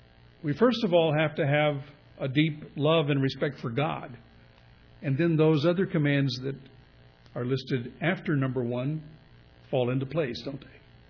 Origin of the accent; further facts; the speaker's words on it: California, United States; My parents warned me about snakes when we grew up in Southern California